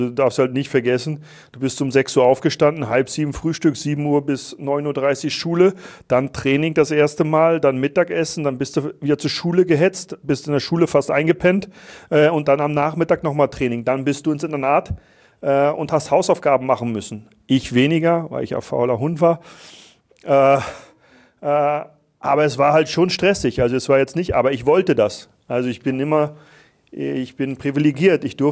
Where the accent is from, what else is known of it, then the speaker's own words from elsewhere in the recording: Mecklenburg-Vorpommern, Germany; now in Vienna, Austria; Da ich sehr viel herumgekommen bin, ist jetzt Heimat Wien. Ich weiß, wo ich herkomme, ich komme aus Mecklenburg.